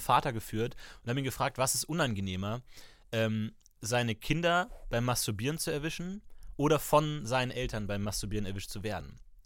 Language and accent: German; Munich, Bavaria, Germany; Ich komme aus Minga.